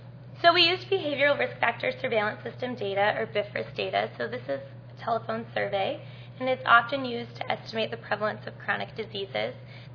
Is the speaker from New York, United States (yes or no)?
no; Winston-Salem, North Carolina, United States; I'm from North Carolina. I've lived kind of all over that area. So I grew up in Winston-Salem, which is in the middle.